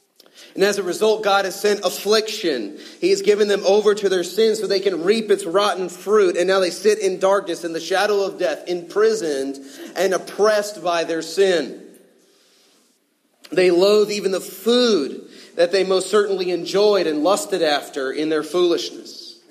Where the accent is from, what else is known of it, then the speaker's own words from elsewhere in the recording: California, United States; I'm from Southern California